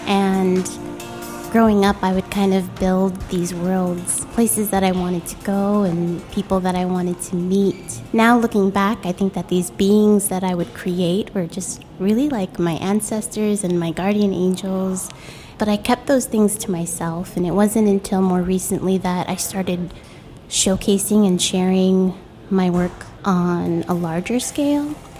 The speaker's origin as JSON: {"language": "English", "town": "San Francisco", "region": "California", "country": "United States", "tie": "born or raised there", "said": "I grew up in San Francisco, pre-tech San Francisco."}